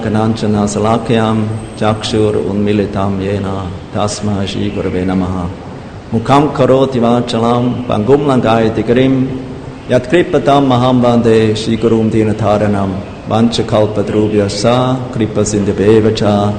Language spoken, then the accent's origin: English; Zurich, Switzerland; born or raised there; English is a second language